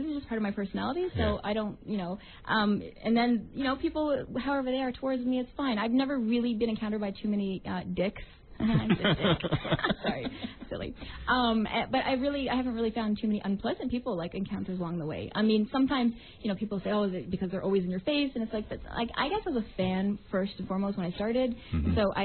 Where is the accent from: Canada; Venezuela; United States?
Canada; Toronto, Ontario; retiring in my hometown, you know, of Toronto in front of my hometown crowd